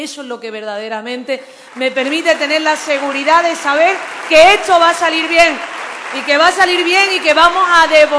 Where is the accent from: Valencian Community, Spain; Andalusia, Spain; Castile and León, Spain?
Andalusia, Spain; Seville; los dos momentos más emotivos que he tenido en la campaña en mi tierra, en Sevilla